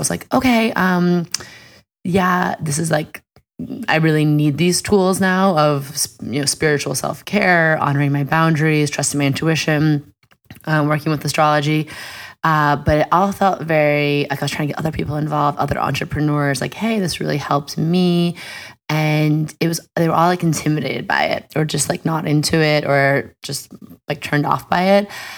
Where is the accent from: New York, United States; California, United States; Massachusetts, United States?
New York, United States; I'm born and raised in New York.